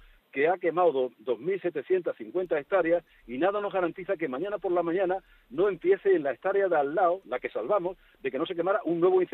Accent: Extremadura, Spain; Por ejemplo, en mi tierra, en Extremadura, tenemos entre 2 y 3.

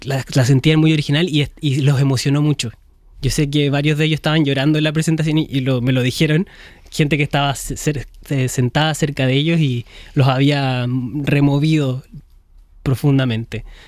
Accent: Santiago, Santiago Metropolitan Region, Chile; Pero sí vengo de los suburbios de Santiago.

